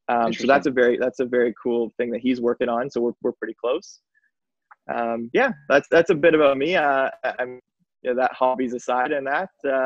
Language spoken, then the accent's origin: English; St. Catharines, Ontario, Canada; now in Toronto, Canada; I'm born and raised in Niagara, Ontario. So kind of near the border of Niagara on the Lake, St. Catharines, where I'm from.